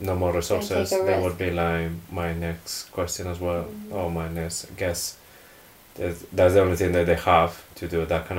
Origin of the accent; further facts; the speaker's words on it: Colombia; I'm from Colombia